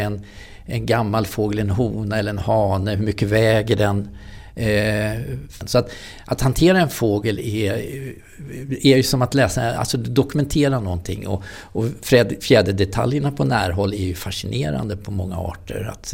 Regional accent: Nynäshamn, Stockholm County, Sweden; jag är uppvuxen i Nynäshamn och vi var ute på kusten

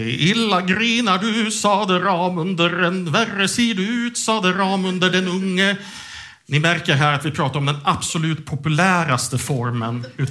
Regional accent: Lindesberg, Örebro County, Sweden; jag är ju faktiskt inte ens från Närke. Jag är från Lindesberg, och då pratar vi norra Örebro län.

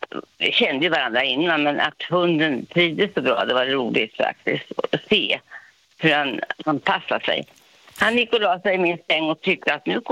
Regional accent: Hunnebostrand, Västra Götaland County, Sweden; now in Nora, Sweden; Jag kom långt ifrån. Jag var från Hunnebostrand. Och så kom jag hit upp och var ensam.

